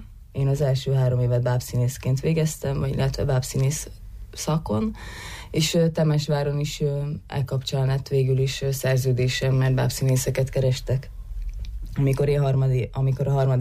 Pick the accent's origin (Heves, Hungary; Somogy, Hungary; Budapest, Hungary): Budapest, Hungary; Nos, az már ugye elhangzott, hogy Budapestről jöttem.